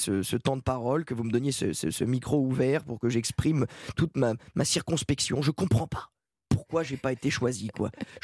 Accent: Pays de la Loire, France; De toute façon, je venais des Pays de la Loire.

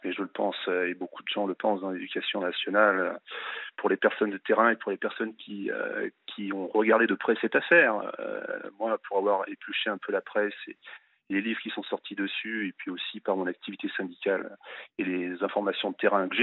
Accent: Auvergne-Rhône-Alpes, France; il est originaire de la région Auvergne comme moi, enfin, je suis auvergnat d'origine, hein.

